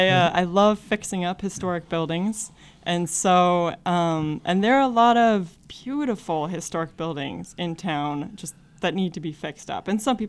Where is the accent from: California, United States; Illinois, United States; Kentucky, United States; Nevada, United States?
Illinois, United States; Chicago; Well, I'm actually not. I grew up in Chicago, but my Norwegian ancestors settled in Paxton in the late 1800s